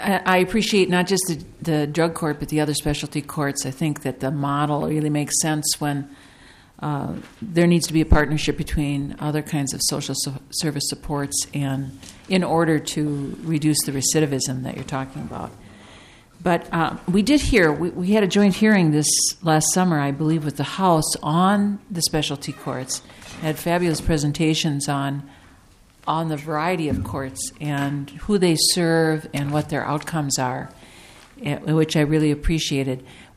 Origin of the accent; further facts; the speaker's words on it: Mankato, Minnesota, United States; I'm from the Mankato area. We have Nicola County, Blue Earth County, very active, very successful drug courts.